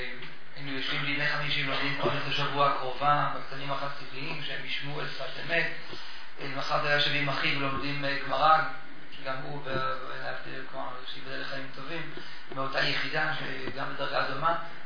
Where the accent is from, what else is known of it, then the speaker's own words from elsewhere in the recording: Jerusalem, Jerusalem District, Israel; גדלנו בשכונה סנהדרין המורחבת בירושלים, שכונה אפשר להגיד אפילו אולי עם גוון חרדי כלשהו